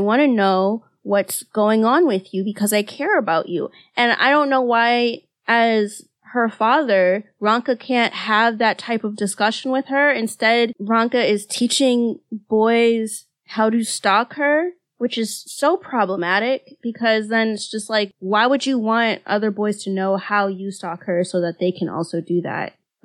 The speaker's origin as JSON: {"language": "English", "country": "Nigeria", "said": "just because I'm Nigerian, Africa is not a monolith."}